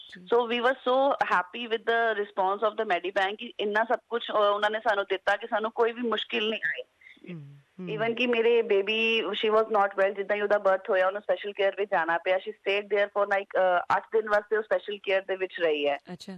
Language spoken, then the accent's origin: Punjabi; Punjab, India; moved away as an adult; now in Sydney, Australia; ਮੈਂ ਅੱਜ ਤੋਂ 2 ਸਾਲ ਪਹਿਲਾਂ ਆਪਣੇ ਹਸਬੈਂਡ ਦੇ ਨਾਲ NSW ਸਿਡਨੀ ਵਿੱਚ ਸ਼ਿਫਟ ਹੋਈ ਸੀਗੀ। ਅਸੀਂ ਇੰਡੀਆ ਤੋਂ ਪੰਜਾਬ ਤੋਂ ਹੈਗੇ ਹਾਂ ਪਿੱਛੋਂ ਦੀ, ਤੇ ਅਸੀਂ ਇੱਦਾਂ ਆਏ ਸੀ, ਆਪਣੇ ਸਟੂਡੈਂਟ ਵੀਜ਼ੇ ਤੇ ਆਏ ਸੀ।